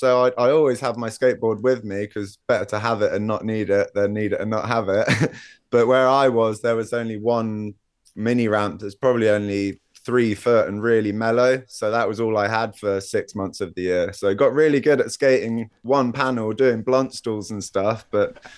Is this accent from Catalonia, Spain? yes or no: no; Mallorca, Balearic Islands, Spain; also born or lived in Southampton, United Kingdom; I was born in Southampton, which few people know. And then I moved to Mallorca when I was about 7.